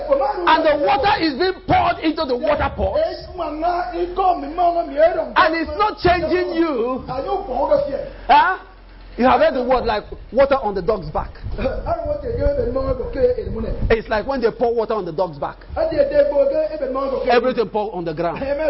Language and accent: English; Port Harcourt, Rivers, Nigeria; I was born and bred in Port Harcourt.